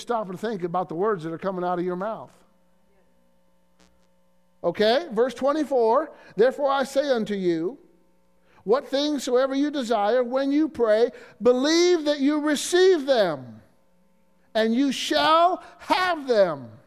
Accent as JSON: {"language": "English", "region": "Illinois", "country": "United States", "tie": "born or raised there", "said": "For example, the area that I grew up in Illinois, there's a state park called Starved Rock State Park."}